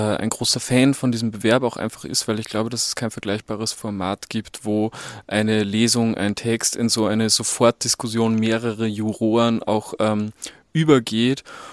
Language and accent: German; Vöcklabruck, Upper Austria, Austria; also born or lived in Ebensee / Gmunden / Berlin / Vienna; ich komme aus Vöcklabruck und Ebensee und Gmunden und Berlin und Wien und Hannover.